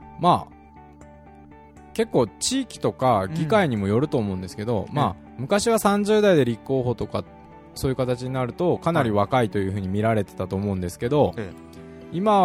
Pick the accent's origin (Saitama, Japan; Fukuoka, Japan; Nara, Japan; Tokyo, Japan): Fukuoka, Japan; 福岡の出身で生まれだけ南区なんですけど、はい、もう2歳の頃に西区に、引っ越してまして、うん、で、まあ、その中でも1回引っ越しはしたんですけど、高校出るまでは、西区で育ちました。